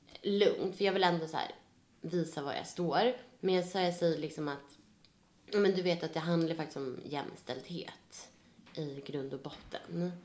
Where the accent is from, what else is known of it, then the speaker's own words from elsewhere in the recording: Sweden; För att som svensk har väldigt så här starka åsikter om jämställdhet och så här female empowerment.